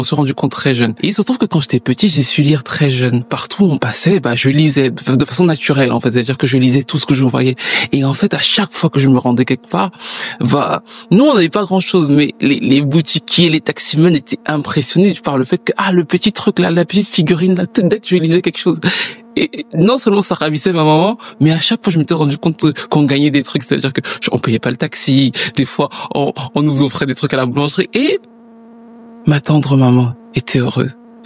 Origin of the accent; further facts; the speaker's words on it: Cameroon; j'ai grandi au Cameroun. J'ai eu deux parents camerounais, de deux ethnies différentes d'ailleurs.